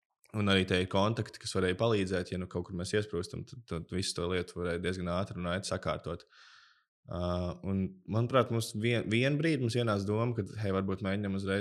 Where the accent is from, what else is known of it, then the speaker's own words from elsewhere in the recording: Liepāja, Kurzeme, Latvia; mēs abi esam no Liepājas